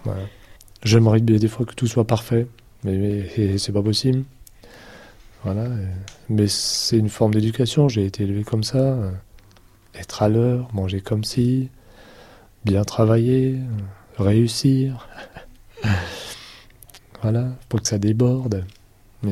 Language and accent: French; Algeria; born there; moi j'ai 57 ans, je suis né en Algérie, mes parents pieds noirs en partie